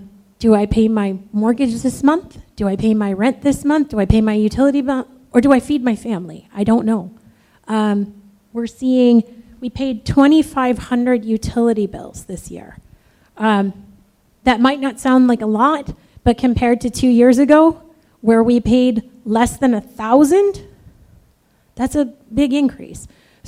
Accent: New York, United States; I come from New York, and there are ceilings in place.

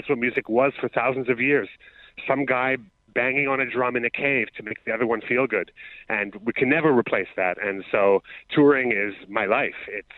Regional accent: Canada; just being Canadian

